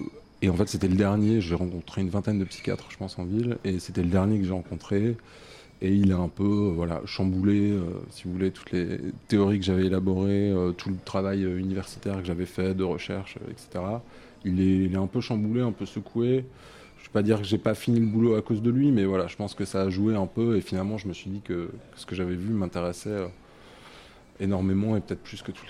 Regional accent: Strasbourg, Grand Est, France; en ville, chez moi, à Strasbourg.

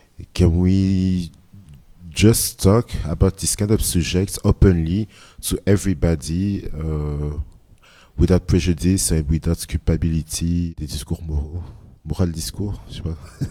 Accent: Belgium; I grew up in Belgium, so I only have my own experience when I grew up in Belgium.

